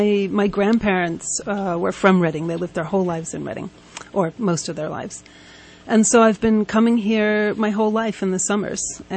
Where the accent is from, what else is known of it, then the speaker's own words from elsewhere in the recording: Ferrara, Emilia-Romagna, Italy; also born or lived in England; now in New York, United States; I lived in New York for 20 years, but I grew up in Europe. So I grew up in Italy and England.